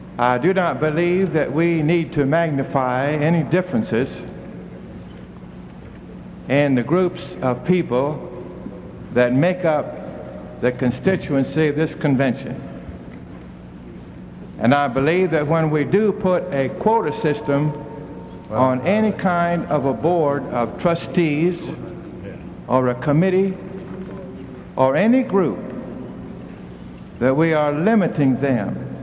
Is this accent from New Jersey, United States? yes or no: no; Mississippi, United States; from Mississippi.